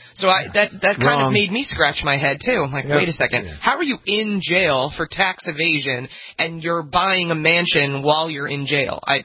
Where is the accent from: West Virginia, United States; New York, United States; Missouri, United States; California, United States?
New York, United States; I mean, just being a New Yorker, I know he's a bad dude, and he is really corrupt.